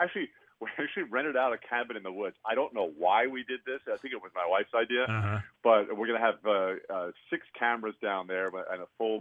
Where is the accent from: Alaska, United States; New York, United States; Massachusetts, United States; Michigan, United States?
New York, United States; I did. I grew up on Long Island, and I listened to Cousin Brucey and Dan Ingram